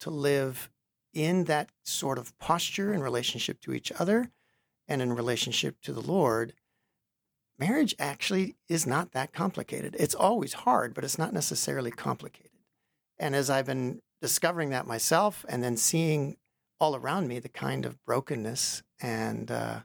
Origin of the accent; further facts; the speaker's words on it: Minnesota, United States; I grew up in Minnesota.